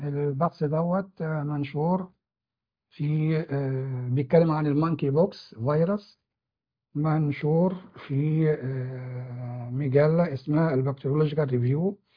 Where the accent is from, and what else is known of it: Egypt